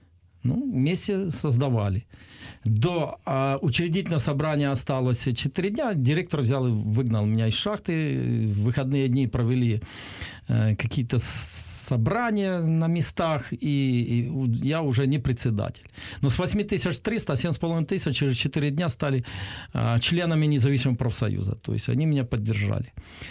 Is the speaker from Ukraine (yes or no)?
yes; Donbas, Ukraine; как человек села, я всегда гордился тем, что я родился в Советском Союзе